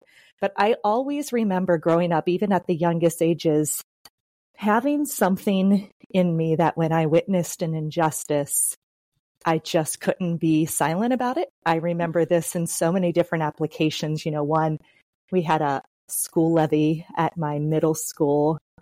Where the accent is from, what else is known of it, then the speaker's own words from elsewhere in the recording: Cincinnati, Ohio, United States; I grew up in Cincinnati, Ohio, where I still live, and I just have great parents.